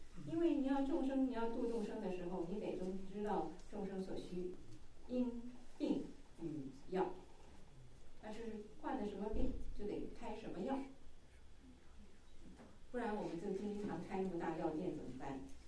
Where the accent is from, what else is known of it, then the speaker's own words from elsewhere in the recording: Tianjin, China; 那是哪人呢？咱们天津人。